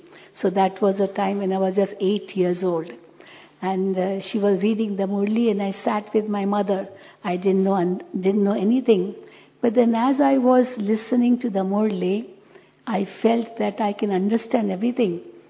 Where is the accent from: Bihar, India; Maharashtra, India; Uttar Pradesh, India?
Maharashtra, India; Mumbai; English is a second language; I came with my mother to Baba, and I'm from Mumbai. I studied in a convent school, English medium school in Mumbai, and therefore I could speak fluent English.